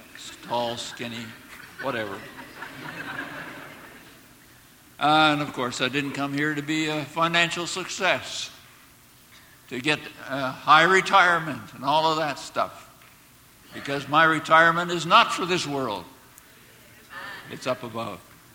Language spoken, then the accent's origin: English; Minnesota, United States; I didn't come here to enjoy the hot climate sometimes. I grew up in Minnesota. My wife grew up in Wisconsin.